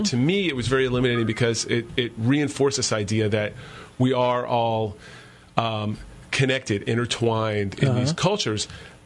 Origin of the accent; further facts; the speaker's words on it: Virginia, United States; I think a lot of us growing up in Virginia rode the Rebel Yell a lot. I know I did.